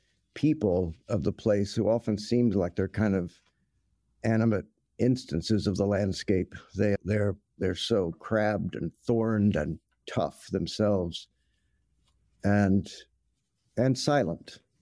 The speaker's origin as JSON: {"language": "English", "town": "Snyder", "region": "Texas", "country": "United States", "tie": "born or raised there", "said": "Yeah, I grew up in West Texas, a little town called Snyder. We moved there when I was a kid, probably 8 or 9."}